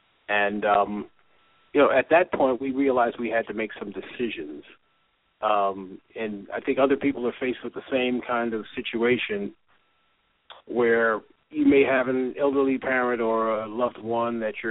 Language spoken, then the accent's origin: English; New York City, New York, United States; moved away as an adult; now in North Carolina, United States; I grew up in New York City, and had an opportunity to go to some art schools up there and get involved with publishing and advertising. And I moved to North Carolina back in mid-80s.